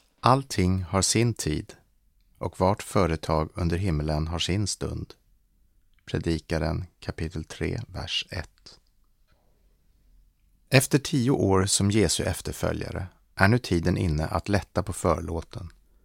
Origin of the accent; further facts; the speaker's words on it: Stockholm, Stockholm County, Sweden; Min uppväxt i Stockholms södra närförorter var sekulär